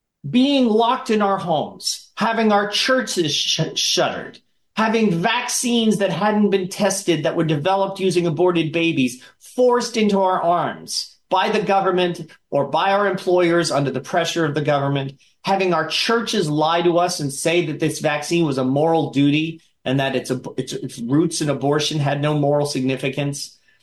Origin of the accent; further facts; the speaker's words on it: New York City, New York, United States; I'm from New York City, where guns are, only felons are allowed to have guns.